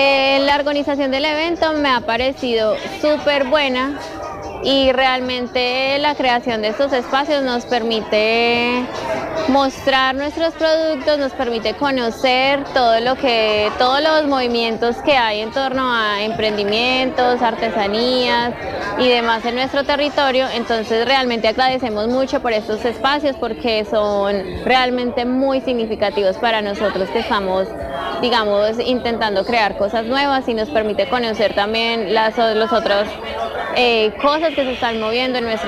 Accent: Manizales, Caldas, Colombia; Venimos de la ciudad de Manizales, pero vivimos en este territorio hace aproximadamente 6 años.

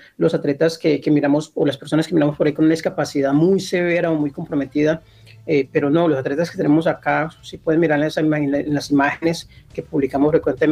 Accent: Guaviare, Colombia; yo fui criado en el Guaviare, soy del barrio de Niño, me eduqué en el Colegio Santander, CEDER, en el Ideal, en la escuelita Primero de Octubre

